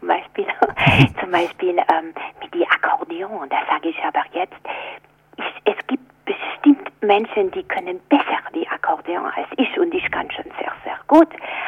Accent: Aix-en-Provence, Provence-Alpes-Côte d'Azur, France; born there; German is a second language; Und ich bin wie alle Franzosen meistens in Frankreich geboren. Und bei mir war das in Aix-en-Provence im Oktober sogar

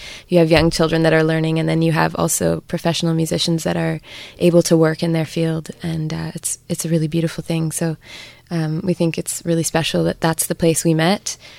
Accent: Canada; We are from Canada and we also met in Canada.

